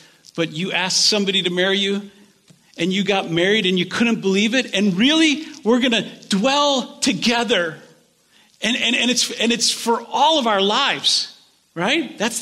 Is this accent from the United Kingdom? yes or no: no; United States; Because as an American, I want to tell you this.